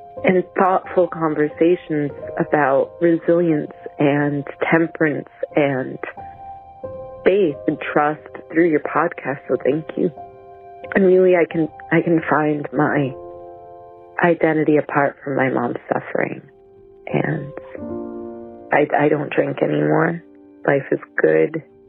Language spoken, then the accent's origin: English; Rhode Island, United States; now in Spain; So my story, 8 years ago, I moved from Rhode Island to Spain, and a big catalyst for that was my mother's drinking.